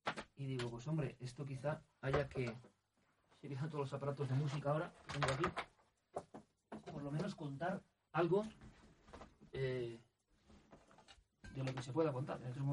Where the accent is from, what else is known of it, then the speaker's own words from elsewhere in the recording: Basque Country, Spain; born there; Imaginaos yo, que nací en el País Vasco